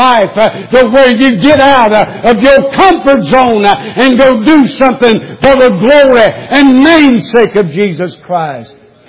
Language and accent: English; Waycross, Georgia, United States; I had pastored down in my hometown of Waycross, Georgia for some years.